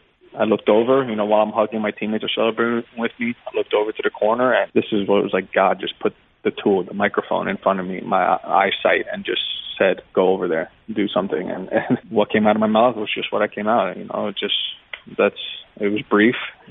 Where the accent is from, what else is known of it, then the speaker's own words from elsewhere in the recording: Florida, United States; Me and my friends growing up in South Florida, we were big fans of yours